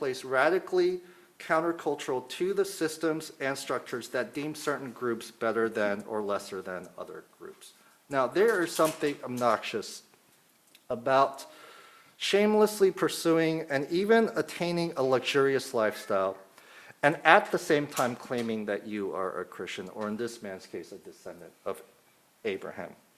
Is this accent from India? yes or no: no; South Korea; I shared earlier about growing up in Korea